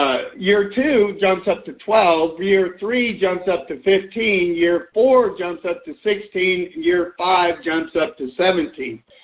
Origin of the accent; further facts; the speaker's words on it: Denver, Colorado, United States; now in Austin, United States; Actually, I'm from Denver, but I've lived in Austin since 84.